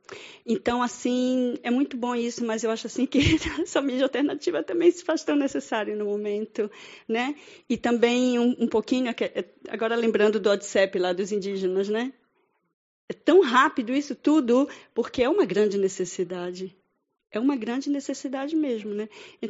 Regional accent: Belém, Pará, Brazil; now in Frankfurt, Germany; Falei ontem à noite, eu venho da região amazônica, eu sou de Belém do Pará, moro em Frankfurt.

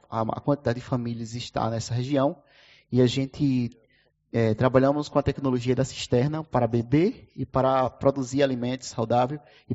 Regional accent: Alagoas, Brazil; lá no meu estado, que é Alagoas

